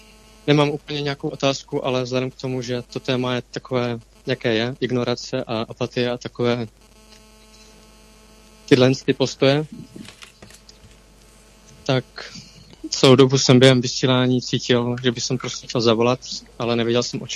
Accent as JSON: {"language": "Czech", "town": "Olomouc", "region": "Olomouc Region", "country": "Czechia", "said": "z Olomouce."}